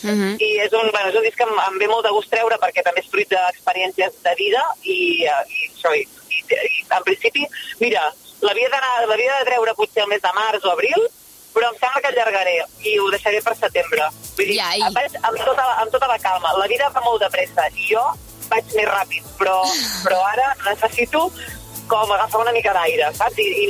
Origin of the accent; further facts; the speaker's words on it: Sabadell, Catalonia, Spain; moved away as an adult; m'ha vist en totes les meves edats, vull dir, fins als 20 i tants que vaig marxar de Sabadell, és la meva segona casa.